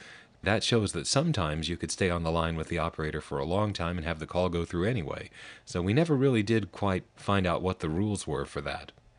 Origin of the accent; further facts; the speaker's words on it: Lynbrook, New York, United States; That call and the next were both recorded from the Crossbar 1 in my hometown, Lynbrook 9/Valley Stream 5.